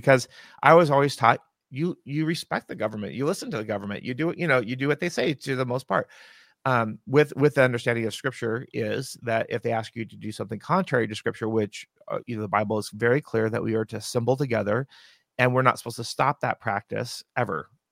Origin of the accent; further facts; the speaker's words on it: Yakima, Washington, United States; And I was raised in Yakima, so since 74. My family's been here, actually, since the Great Depression, so in the state of Washington.